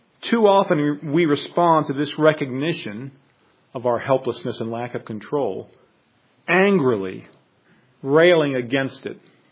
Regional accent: United States; And as an American, I've learned to do that from a culture around me

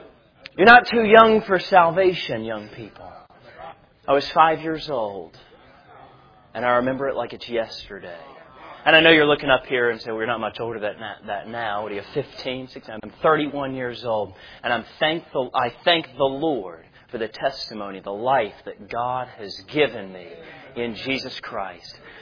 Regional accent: West Virginia, United States; I'm from West Virginia. We only go to school half a day, one day a week

